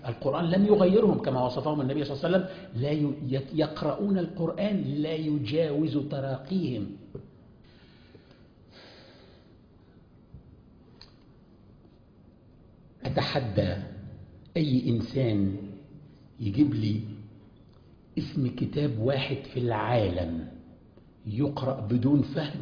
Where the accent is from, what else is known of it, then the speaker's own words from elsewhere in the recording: Upper Egypt, Egypt; أنا الجزء اللي مش مشرق هو أن أنا من منطقة في مصر اسمها الصعيد. ونعم صعيدي، أنا صعيدي، نعم نعم، وأنا أفخر بذلك وأنا بقولها في كل مكان